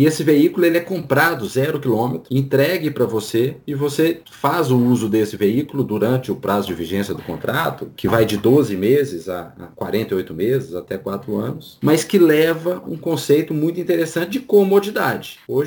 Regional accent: Brazil; E hoje, para nós, né, que somos brasileiros, 78% dos carros vendidos no Brasil são financiados.

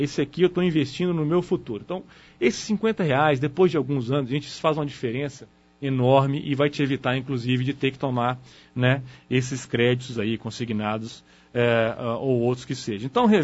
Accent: Minas Gerais, Brazil; eu sou mineiro, né? Quer dizer, um pouco mais tradicional, desconfiado.

